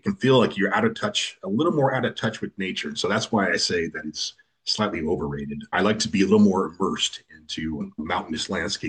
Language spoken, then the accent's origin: English; Redding, California, United States; also born or lived in Red Bluff, United States; now in Fresno, United States; I grew up in Redding and Red Bluff, which is at the north end of the valley, and I live down here, obviously in Fresno